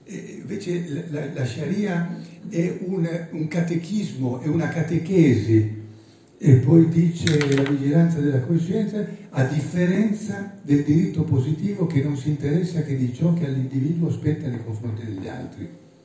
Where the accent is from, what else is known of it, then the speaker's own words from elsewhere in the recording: Turin, Piedmont, Italy; vengo da Torino